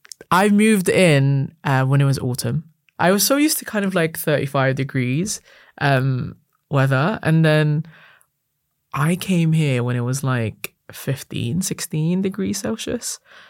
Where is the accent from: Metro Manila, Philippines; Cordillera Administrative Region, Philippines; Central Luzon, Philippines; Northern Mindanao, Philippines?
Metro Manila, Philippines; Manila; Growing up in Manila in the Philippines is very different. It's very manic.